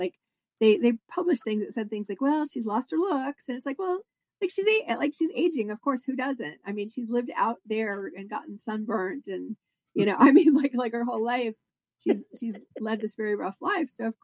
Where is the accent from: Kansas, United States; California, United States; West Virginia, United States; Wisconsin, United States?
Kansas, United States; I am from Kansas and I travel there, you know, frequently, you know, like once a year.